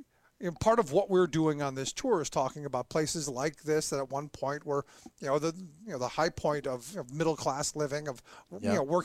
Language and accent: English; Cleveland, Ohio, United States; You know, I grew up in Cleveland.